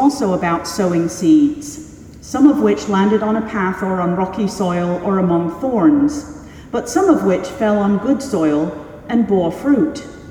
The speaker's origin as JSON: {"language": "English", "town": "Driffield", "region": "Yorkshire and the Humber", "country": "United Kingdom", "tie": "born or raised there", "said": "My hometown in Yorkshire is Driffield, which is known as the capital of the Wolds."}